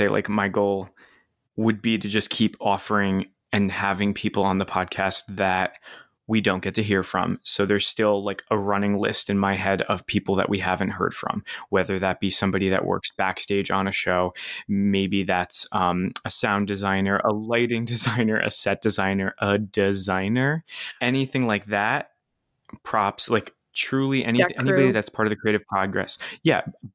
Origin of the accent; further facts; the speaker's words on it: New Jersey, United States; accent: Jersey; When I hear my Jersey accent, I'm like, oh boy.